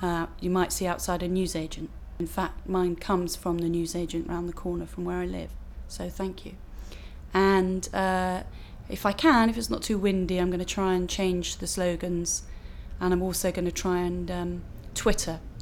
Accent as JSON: {"language": "English", "town": "Highgate", "region": "London", "country": "United Kingdom", "said": "I'm 43 and I am from North London, Highgate."}